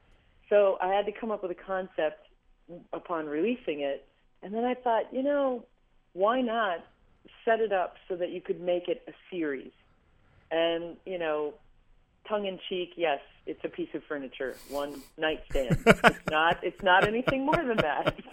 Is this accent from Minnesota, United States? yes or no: yes; Minnesota, United States; I grew up just outside of Minneapolis.